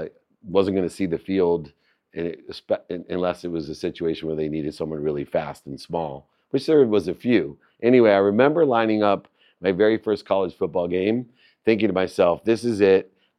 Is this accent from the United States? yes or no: yes; Akron, Ohio, United States; born there; Born into a family with nothing. I was born in Akron, Ohio, single mom, six kids, five boys and a girl.